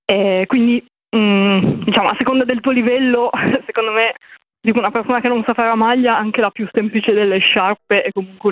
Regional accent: Pavia, Lombardy, Italy; nella mia città, io sono di Pavia

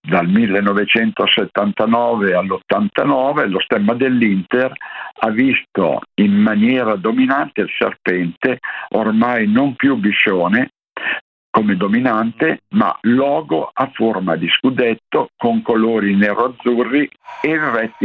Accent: Piedmont, Italy; io sono piemontese e Juve.

